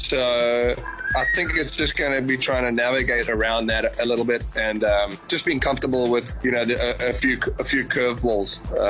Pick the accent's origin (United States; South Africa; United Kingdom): South Africa; I'm a South African through and through